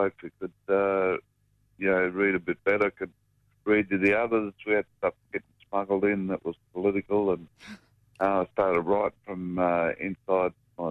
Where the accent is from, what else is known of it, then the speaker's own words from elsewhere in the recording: Queensland, Australia; Well, I was mainly southeast Queensland. I didn't grow up in my traditional land. I lived in Redcliffe, Bribie Island, then Brisbane.